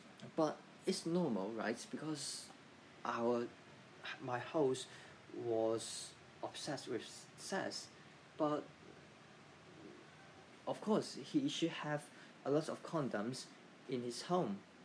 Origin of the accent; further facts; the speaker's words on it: Hong Kong; from Hong Kong.